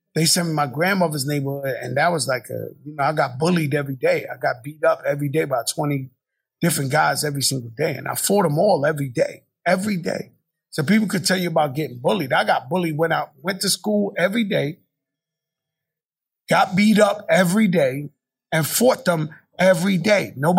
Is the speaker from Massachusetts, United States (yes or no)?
no; Bronx, New York, United States; I'm born in my projects. I was born in Bronx, Lebanon, across the street from where Larry Davis shot the cops. That's where I was born. And they brought me to the projects.